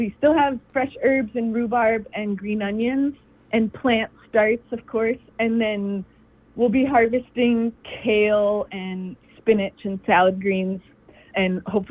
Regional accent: Illinois, United States; which is kind of ironic because I'm from Illinois, which is like, you know, one of the corn growing mecca

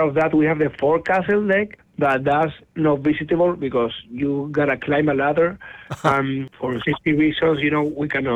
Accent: Spain; most of the guys right now, we are Spaniards, as we came from Spain

